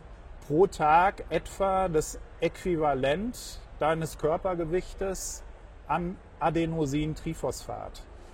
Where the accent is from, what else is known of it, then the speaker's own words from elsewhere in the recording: North Rhine-Westphalia, Germany; Ja, also die Mitochondrien, ich komme ja aus dem Pott.